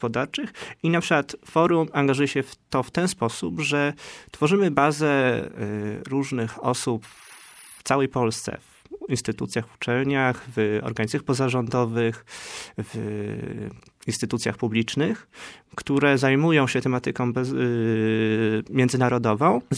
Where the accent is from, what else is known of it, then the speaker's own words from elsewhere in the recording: Tricity, Pomeranian Voivodeship, Poland; na Węgrzech byliśmy w grupie ja z Trójmiasta